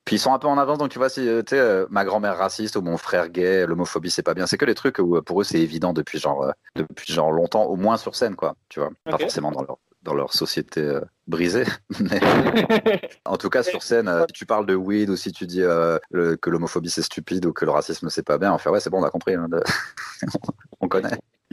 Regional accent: France; je dis pas que je suis français. Ça s'entend pas, on dirait que j'ai un accent un peu genre, tu sais, européen, quoi.

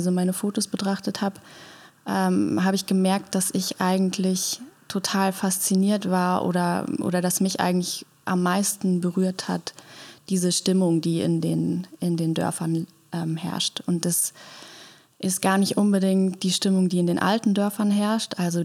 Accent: Rhineland, Germany; ich bin im Rheinland aufgewachsen

